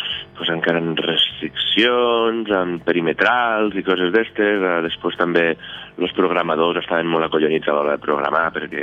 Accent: Miravet, Catalonia, Spain; soc músic, soc de Miravet, soc ebrenc de cor, i a més ara, després de 25 anys, he pogut tornar a viure a Miravet

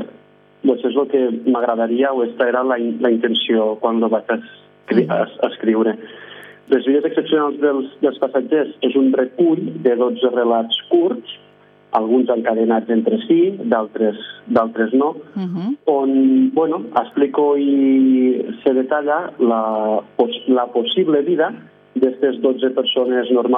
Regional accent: Tortosa, Catalonia, Spain; now in Barcelona, Spain; jo soc de Tortosa, però visc a Barcelona

